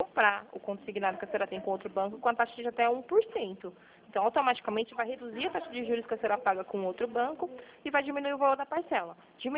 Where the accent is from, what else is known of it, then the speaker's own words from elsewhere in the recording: São Paulo, Brazil; Sou aqui de São Paulo mesmo.